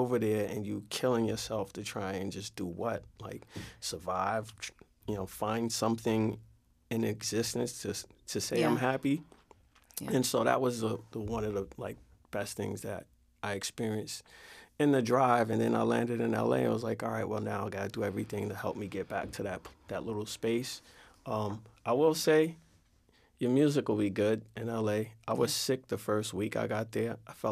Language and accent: English; New York City, New York, United States; And as a New Yorker, it's you don't ever want to see that.